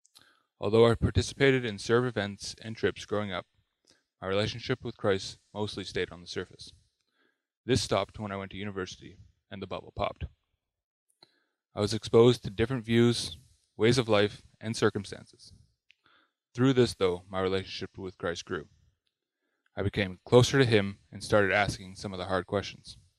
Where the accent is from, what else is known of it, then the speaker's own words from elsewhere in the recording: Edmonton, Alberta, Canada; now in British Columbia, Canada; I recently moved to BC. I grew up in Edmonton in a Christian home and was baptized as a baby.